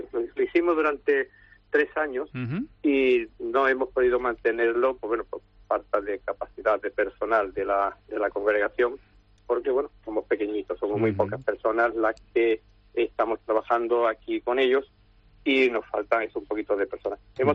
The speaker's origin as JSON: {"language": "Spanish", "town": "Málaga", "region": "Andalusia", "country": "Spain", "said": "que para decir que somos malagueños, que estamos aquí"}